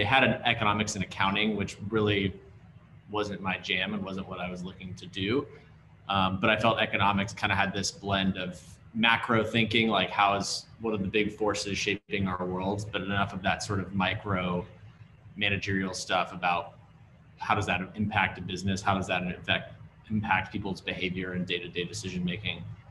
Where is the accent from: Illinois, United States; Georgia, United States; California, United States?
California, United States; Sacramento; I grew up here in Sacramento, California. I'm a huge Sacramento Kings fan.